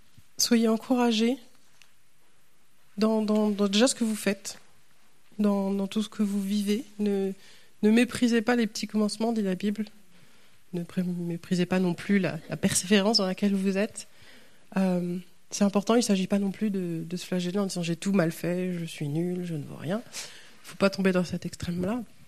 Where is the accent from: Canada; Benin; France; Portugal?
France; on a vu en tant que Français, on aime bien polémiquer un petit peu